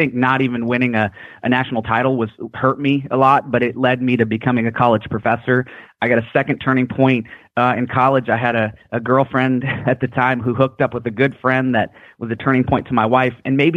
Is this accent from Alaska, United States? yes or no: yes; Anchorage, Alaska, United States; born there; I was born in Alaska and my mom, we're Alaskan native, and she had 19 brothers and sisters and adopted 4 more.